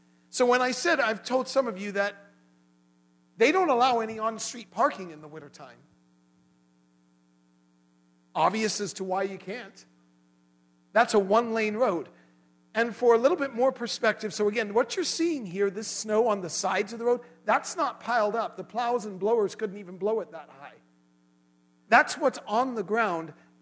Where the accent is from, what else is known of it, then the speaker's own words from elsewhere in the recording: Langley, South East England, United Kingdom; also born or lived in Windsor; now in Mammoth Lakes, United States; We grew up in England. We lived in a village of 1,000 people called Langley. I was born in the town of Windsor, which, if you know, that's where the royal family, their official residence is.